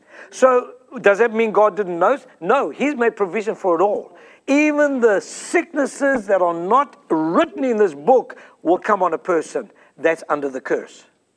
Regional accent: South Africa; now in United States; I'm from South Africa, as you all know.

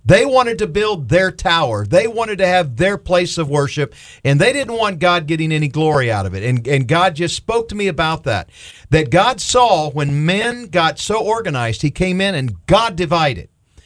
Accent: Hobe Sound, Florida, United States; I grew up in Hope Sound. I'm a native.

